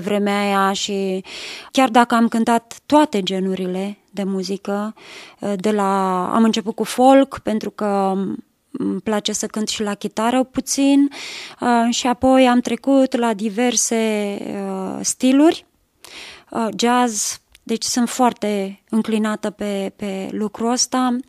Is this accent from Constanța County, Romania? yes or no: yes; Mangalia, Constanța County, Romania; also born or lived in Fetești; M-am născut în județul Ialomița, Fetești, dar de la 7 ani am migrat în Mangalia, județul Constanța, la mare, și acolo mi-am petrecut toată copilăria.